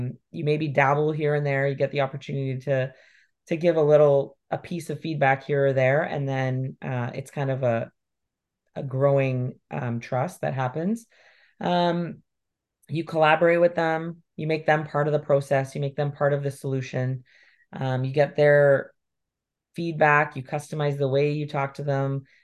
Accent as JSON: {"language": "English", "region": "Ontario", "country": "Canada", "tie": "born or raised there", "also_born_or_lived": "Vancouver", "said": "Few people that knew me when I was in Vancouver, because I grew up in Ontario"}